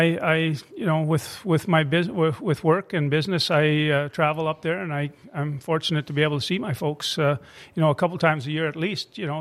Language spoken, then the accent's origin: English; North Battleford, Saskatchewan, Canada; now in United States; I grew up in North Battleford, Saskatchewan, and played my youth hockey there